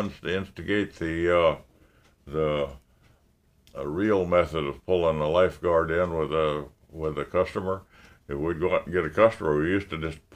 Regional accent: Valentine, Nebraska, United States; moved away as an adult; Born in Valentine, Nebraska. We grew up there, went through high school, and then I went to California.

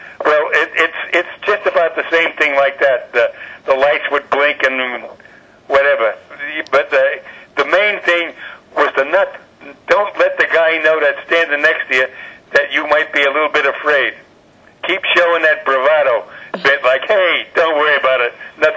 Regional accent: New York, United States; You know, well, I'm a New Yorker.

